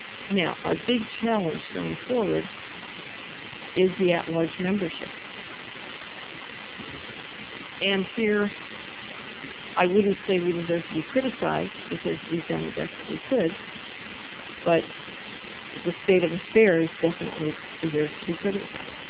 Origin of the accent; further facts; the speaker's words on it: Russia; I come from Russia. In Russia, the government would simply have shut